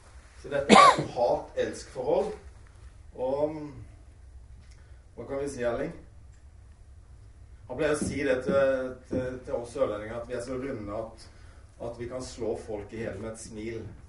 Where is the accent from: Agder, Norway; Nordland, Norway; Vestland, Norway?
Agder, Norway; Grimstad; Jeg kommer selv fra Grimstad